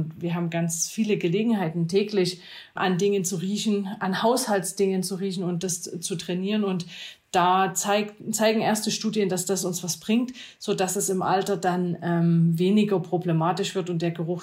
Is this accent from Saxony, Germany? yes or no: yes; Saxony, Germany; liegt sicherlich auch an meiner Abstammung. Ich komme auch aus Sachsen, ganz bei Ihnen in der Nähe.